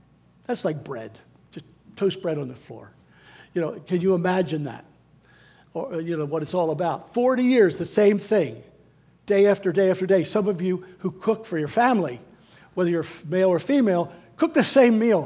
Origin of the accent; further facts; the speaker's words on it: United States; but I am an American, and I live in this country, and I live in this community.